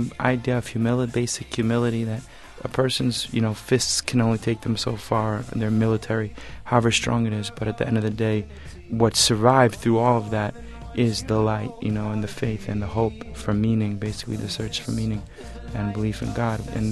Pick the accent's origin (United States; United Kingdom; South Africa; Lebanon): United States; White Plains, New York; Yeah, I grew up in White Plains.